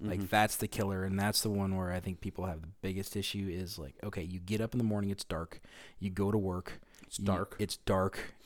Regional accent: Alaska, United States; that just growing up in Alaska, That's one of those things that everyone's like, oh, it's dark at 4.

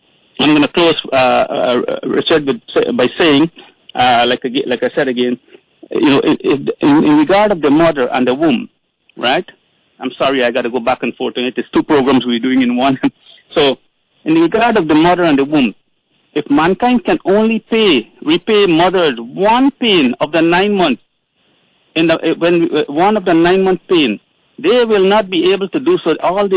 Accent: Corriverton, East Berbice-Corentyne, Guyana; We are from Springlands, Corriverton, Guyana.

